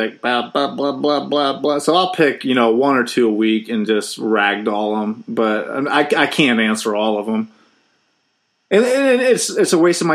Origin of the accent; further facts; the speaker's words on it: United States; Whoa! What's a kilometer? I'm an American.